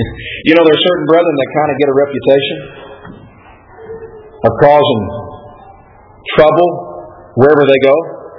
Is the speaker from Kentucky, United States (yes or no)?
yes; Bowling Green, Kentucky, United States; I saw plenty of that where I grew up in Bowling Green, Kentucky.